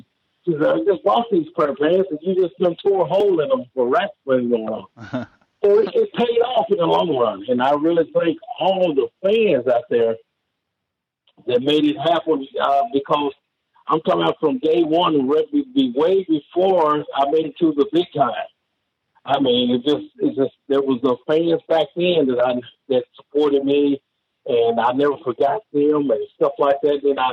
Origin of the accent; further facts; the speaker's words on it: Union City, Tennessee, United States; I'm originally from Union City, Tennessee. I played football there.